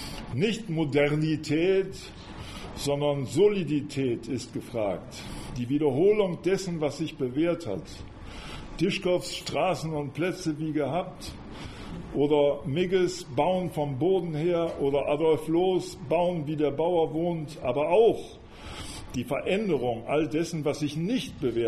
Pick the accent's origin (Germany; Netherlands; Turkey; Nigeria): Germany; Oldenburg, Lower Saxony; 1972 schrieb meine Heimatstadt Oldenburg einen Wettbewerb zu einer Wohnbebauung